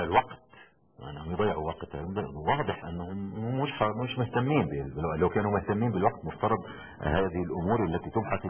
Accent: Lebanon; نحن كلبنانيين علينا المتضررين الشعب

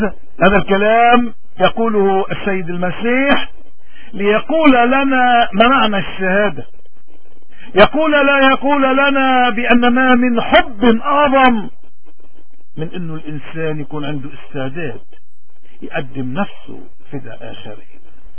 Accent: Lebanon

